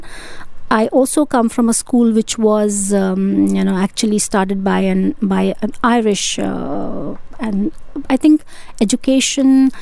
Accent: Jammu and Kashmir, India; I come from Kashmir, and they are in Kashmir as well.

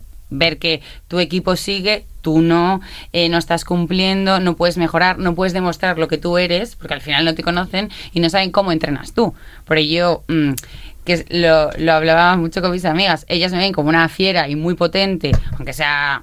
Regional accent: Badajoz, Extremadura, Spain; now in Barcelona, Spain; Sí, bueno, soy de Badajoz. Pero, sí. Pero vivo en Barcelona ahora.

